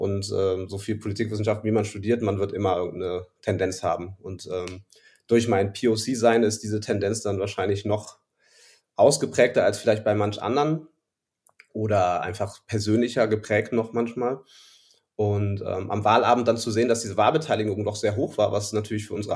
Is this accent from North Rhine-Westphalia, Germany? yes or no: yes; Cologne, North Rhine-Westphalia, Germany; now in Berlin, Germany; Ich bin in Berlin. Ich bin seit ungefähr einem Jahr in Berlin. Ich bin eigentlich Kölner, überzeugter Kölner, wie so viele von uns, die aus der Gegend kommen und so ein bisschen Lokalpatriotismus leben.